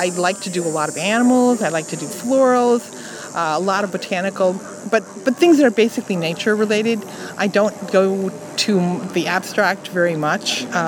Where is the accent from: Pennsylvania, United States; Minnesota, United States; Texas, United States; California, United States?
Minnesota, United States; now in Columbus, United States; Originally, I am from Minnesota.